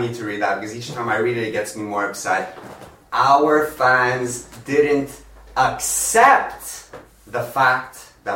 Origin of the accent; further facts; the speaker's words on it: Quebec, Canada; Last time I checked, Quebec is in Canada, and we're Canadian?